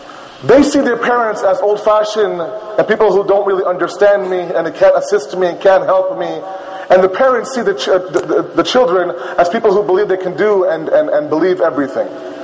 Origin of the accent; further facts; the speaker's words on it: Toronto, Ontario, Canada; I mean, I'm born and raised in Toronto.